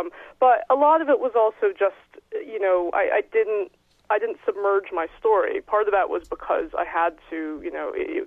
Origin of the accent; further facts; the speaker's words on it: United States; now in London, United Kingdom; I sound American. I am American. My parents live in California, and I live in London.